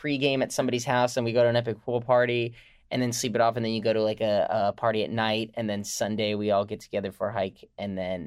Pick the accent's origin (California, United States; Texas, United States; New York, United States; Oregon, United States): California, United States; I'm from the Valley.